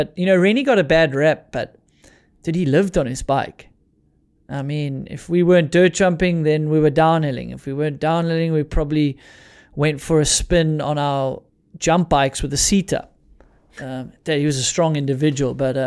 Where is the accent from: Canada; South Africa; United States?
South Africa; And look, the challenge is, as a South African, the industry's in America, so they're going to back Americans first.